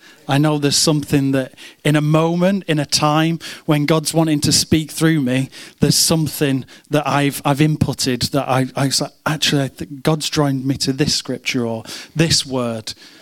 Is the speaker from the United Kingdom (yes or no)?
yes; Manchester, North West England, United Kingdom; I grew up in Manchester. Flock. We have buildings and factories.